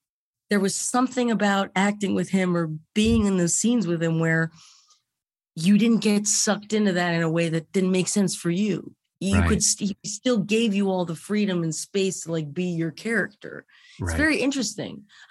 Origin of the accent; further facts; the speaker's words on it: Los Angeles, California, United States; And I grew up on the West Side. So I've been West LA my whole life.